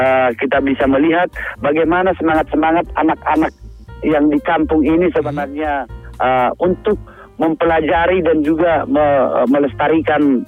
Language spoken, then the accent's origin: Indonesian; Harian Boho, North Sumatra, Indonesia; Yang pertama itu di Harian Boho tahun yang lalu di kampung saya.